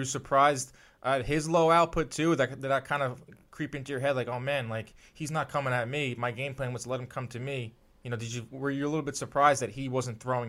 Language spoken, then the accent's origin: English; Brooklyn, New York, United States; And I'm from Brooklyn, so I know, you know, the kind of the heartbeat of the crowd